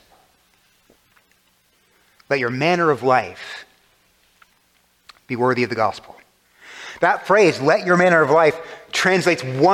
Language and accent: English; Texas, United States; Texans, I'm from Texas. Texans apparently don't walk that way.